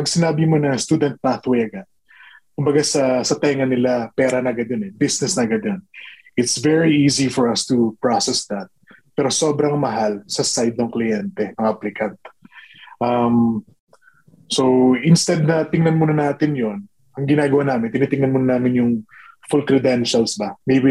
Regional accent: Bacolod, Western Visayas, Philippines; now in Canada; as a Bisaya, as a from Bacolod, na parang may pagka-probinsyano, parang ganoon.

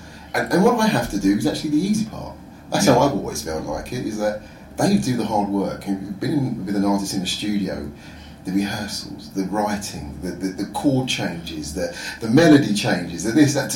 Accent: Croydon, London, United Kingdom; now in Sweden; It's quite funny, Croydon. But yes, it's my hometown. So I have a love about it. Sort of looking back at the history of growing up there, the different influences, taking all of that London life from growing up in there, then moving to Sweden was a big change.

